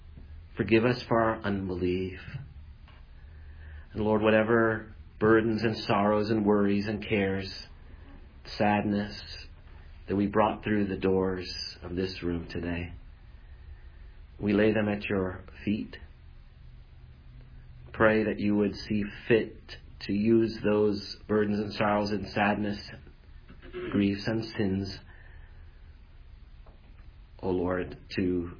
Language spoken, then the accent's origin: English; Iowa City, Iowa, United States; born or raised there